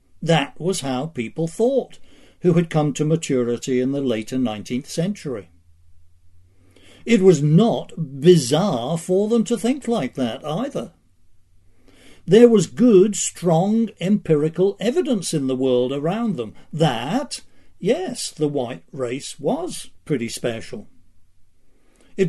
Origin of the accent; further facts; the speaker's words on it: United Kingdom; born there; One of the very minor irritations of being born British and having received a decent mid-20th century education is that I know, by instinct, forms of address that the rest of the English-speaking world is fast forgetting.